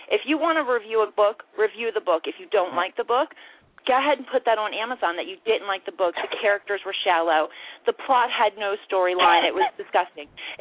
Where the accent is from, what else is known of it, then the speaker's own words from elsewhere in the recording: Baltimore, Maryland, United States; I'm from Baltimore. I don't use it as an excuse.